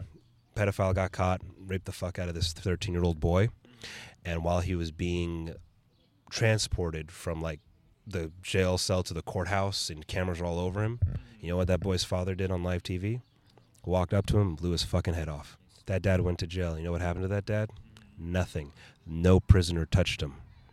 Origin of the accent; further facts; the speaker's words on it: United States; So that's what I'm speaking just as an American for our country alone.